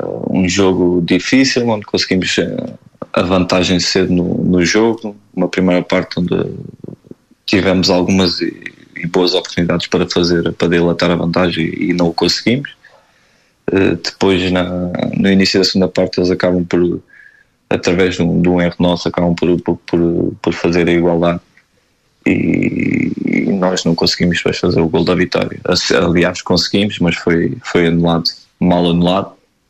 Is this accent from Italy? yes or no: no; Portugal; Não, aqui estou como português também